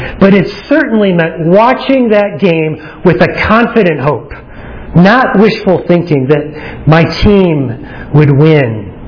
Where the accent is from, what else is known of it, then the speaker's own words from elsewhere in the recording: Minnesota, United States; I grew up in Minnesota. So naturally, I was excited about this young, upstart USA hockey team.